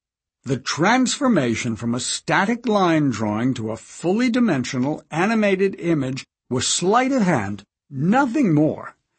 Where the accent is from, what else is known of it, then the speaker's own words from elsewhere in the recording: Utah, United States; Growing up in Utah in a tight-knit Mormon community, my four younger brothers and sisters and I felt that anything was possible.